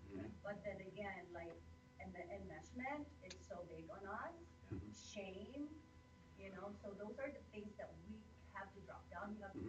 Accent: Philippines; as a Filipino, you know, we grew up in the Philippines

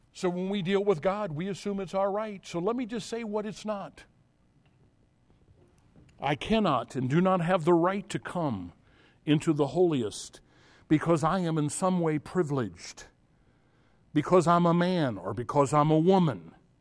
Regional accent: United States; Friend, I am an American. Don't have a choice. I was born here. My family's been here.

